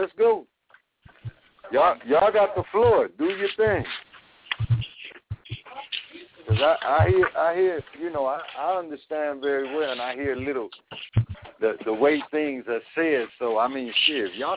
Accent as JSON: {"language": "English", "town": "Chicago", "region": "Illinois", "country": "United States", "said": "I can't call him or text him from over here. I'm from Chicago."}